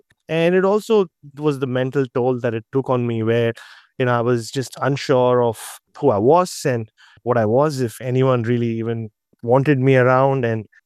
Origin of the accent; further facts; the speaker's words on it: Mumbai, Maharashtra, India; from the outside, it was just any other middle-class family in the northern part of Bombay, as it was called back then.